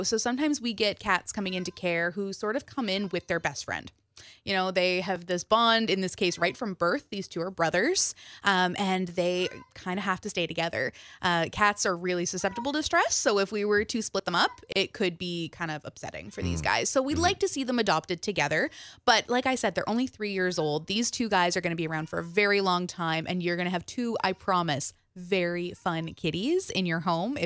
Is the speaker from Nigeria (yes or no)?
no; Stratford, Prince Edward Island, Canada; So, I grew up on PEI. I grew up in Stratford.